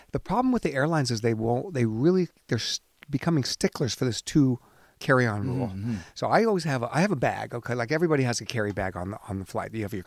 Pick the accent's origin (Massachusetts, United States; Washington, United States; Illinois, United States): Washington, United States; Seattle; I grew up in Seattle, which doesn't mean I wasn't a rock guy.